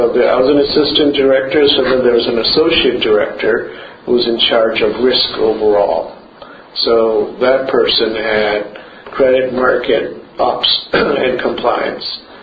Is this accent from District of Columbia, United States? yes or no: yes; Washington, District of Columbia, United States; So Washington, I grew up in Washington. I went to high school. My parents are here